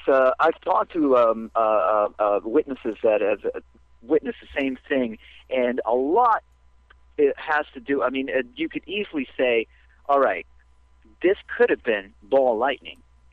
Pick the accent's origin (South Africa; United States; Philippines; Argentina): Argentina; I'm from Argentina originally, and I used to do UFO research with my grandfather down there.